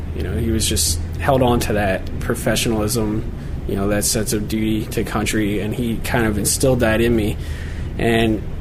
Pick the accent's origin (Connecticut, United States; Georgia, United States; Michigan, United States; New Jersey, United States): New Jersey, United States; I went to high school in New Jersey. I grew up there my whole life.